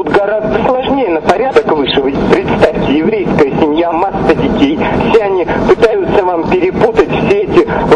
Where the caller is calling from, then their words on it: Beersheba, Southern District, Israel; Я звоню вам из Бершевы.